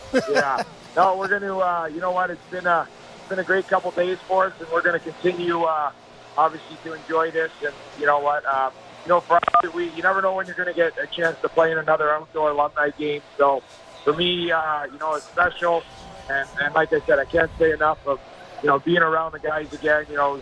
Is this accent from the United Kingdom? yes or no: no; Toronto, Ontario, Canada; growing up in Toronto and going down to Maple Leaf Gardens and obviously growing up watching the Leafs